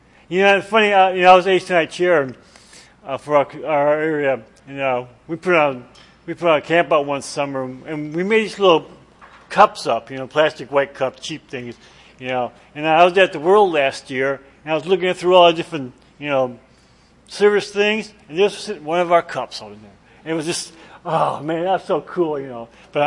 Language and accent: English; Columbus, Ohio, United States; I'm from Columbus, Ohio.